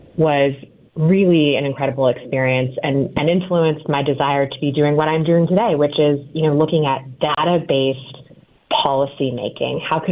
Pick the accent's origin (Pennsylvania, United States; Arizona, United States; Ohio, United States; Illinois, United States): Arizona, United States; Phoenix; also born or lived in Tucson; I grew up in Phoenix, but I went down to Tucson at the University of Arizona for college